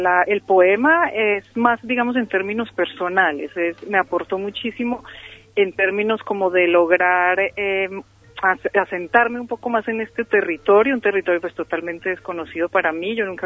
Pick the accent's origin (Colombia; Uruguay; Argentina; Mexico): Colombia; now in Spain; Yo soy colombiana, llevo algunos años aquí en Extremadura